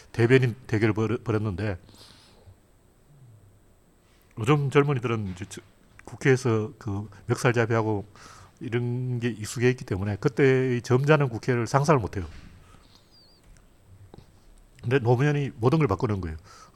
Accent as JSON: {"language": "Korean", "region": "Gyeongsang", "country": "South Korea", "said": "이 사람이 일단 내가 경상도 사람인 걸 알아봤구나."}